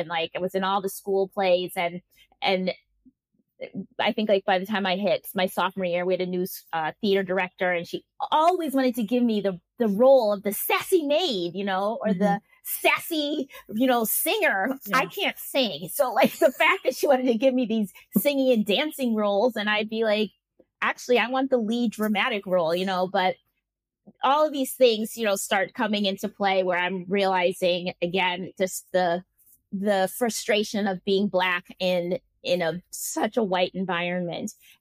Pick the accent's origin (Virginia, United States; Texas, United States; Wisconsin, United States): Wisconsin, United States; Milwaukee; But growing up in Milwaukee was actually quite picturesque in a lot of ways, in the sense that most people don't think of Milwaukee as great places to live or anything.